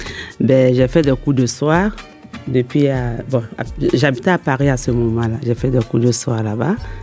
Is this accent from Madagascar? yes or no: no; Côte d’Ivoire; moved away as an adult; also born or lived in Mali; now in France; Ouais, je suis malienne, mais j'ai grandi en Côte d'Ivoire. Et je suis arrivée en France ici en 92.